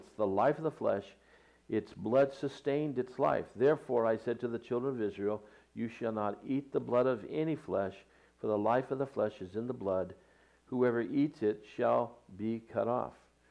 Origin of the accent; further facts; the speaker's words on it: Ireland; Now, I'm Irish, and Irish, they eat blood, what they call blood pudding, you know, which sounds disgusting to me.